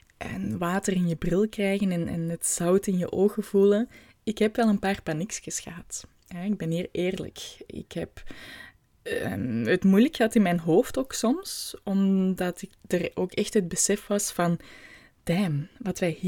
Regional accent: Belgium; de ervaring die wij als Belgen ook wel willen.

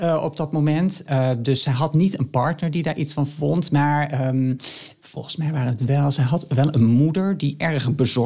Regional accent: Netherlands; Het zegt iets over hoe wij daarmee omgaan als Nederlanders.

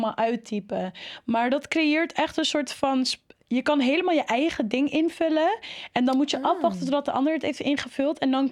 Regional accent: Amsterdam, North Holland, Netherlands; ik kom van Amsterdam.

